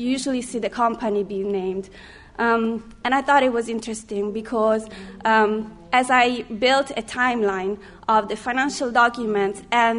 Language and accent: English; Rome, Lazio, Italy; English is a second language; I'm from Italy. I'm from Rome, so I traveled there.